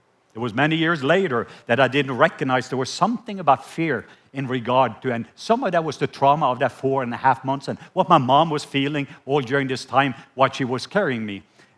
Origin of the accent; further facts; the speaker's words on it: Norway; I am from the country of Norway. So yes, born and raised in Norway.